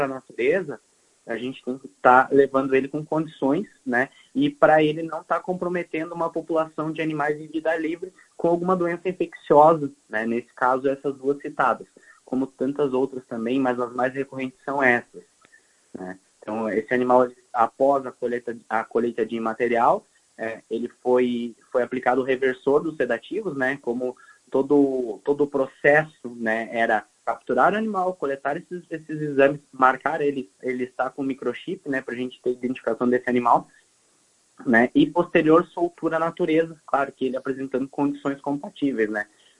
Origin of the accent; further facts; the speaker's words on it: Vacaria, Rio Grande do Sul, Brazil; Eu até brinco que Vacaria é a minha terra natal e também a terra dos pumas, né?